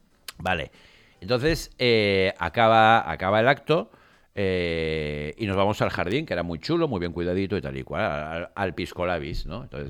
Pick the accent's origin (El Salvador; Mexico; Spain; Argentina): Spain; Valencia, Valencian Community; señor, somos de Valencia.